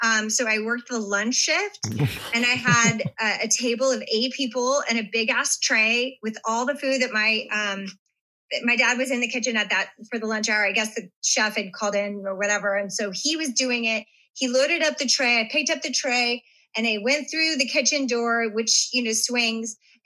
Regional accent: Las Vegas, Nevada, United States; So I grew up as a performer. I grew up in Vegas, and I always, dancing was my like first love.

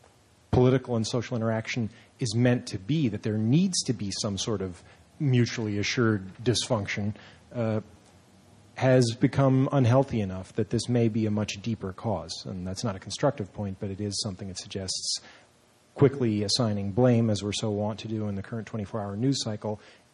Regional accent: Texas, United States; also born or lived in California; now in San Francisco, United States; I'm a resident in San Francisco, and I grew up in Texas as well as California, so I've seen sort of both ends of the gun debate.

